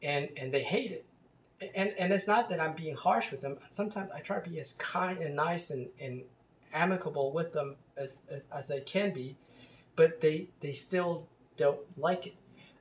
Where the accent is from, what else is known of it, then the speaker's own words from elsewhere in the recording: Canada; And then I realized I'm really Canadian. I'm not Indian. I'm Canadian.